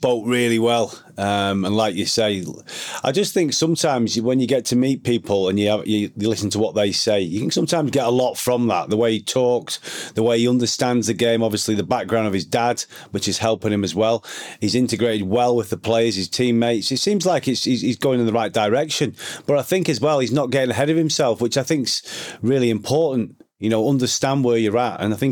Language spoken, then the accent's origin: English; Liverpool, North West England, United Kingdom; Well, obviously, when I grew up in Liverpool, yeah, it was a lot of … stuff.